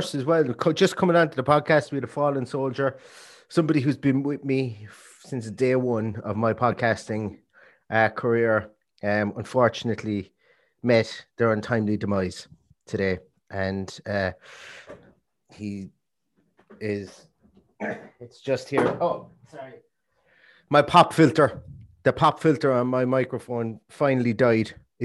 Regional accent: Ireland; Now I know we're Irish. I know we probably should I've enough fried spuds eaten in my time.

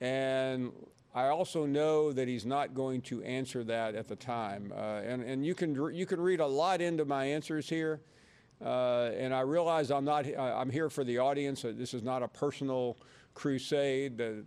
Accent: Tennessee, United States; Well, see, I grew up in West Tennessee, but I went to school in East Tennessee.

